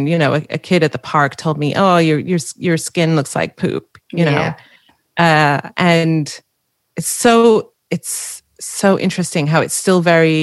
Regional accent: Wales, United Kingdom; accent: Welsh; I'm Welsh. I've got a Welsh accent.

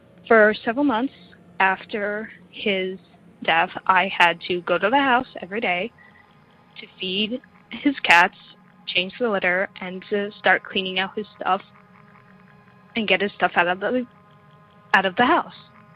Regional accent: New York City, New York, United States; I'm from New York City, and I just started listening to your show.

